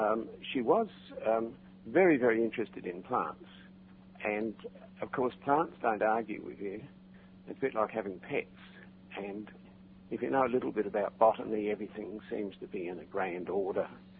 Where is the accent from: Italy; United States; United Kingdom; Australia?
Australia; South Australia; Even I was brought up that way in South Australia. Very, very, very British, very loyal.